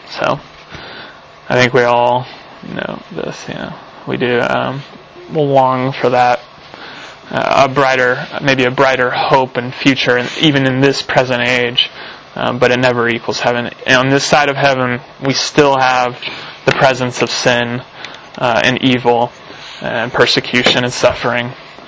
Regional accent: United States; You know, I'm American.

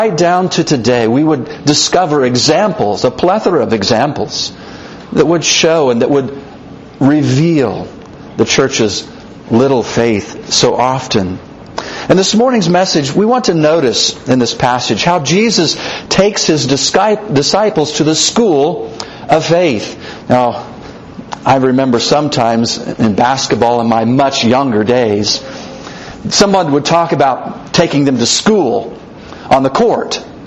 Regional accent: Kansas, United States; I was a farm boy. I grew up in Kansas.

